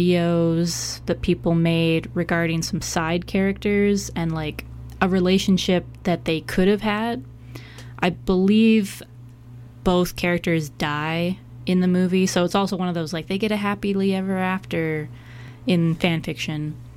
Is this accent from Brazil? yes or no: no; Canada; Maybe it's because I'm Canadian.